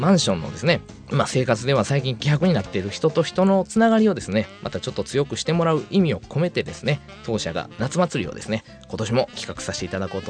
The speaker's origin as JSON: {"language": "Japanese", "region": "Kyoto", "country": "Japan", "tie": "born or raised there", "said": "で僕もですね京都生まれ京都育ちなんですけども、"}